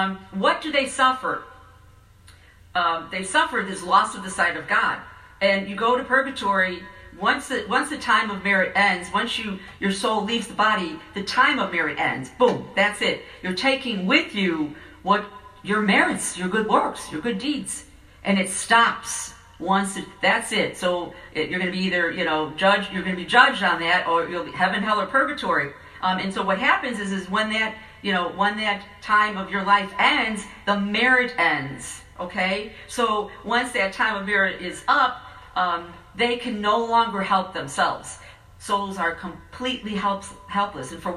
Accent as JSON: {"language": "English", "town": "Chicago", "region": "Illinois", "country": "United States", "said": "I'm from Chicago, and we don't have packed churches during the day."}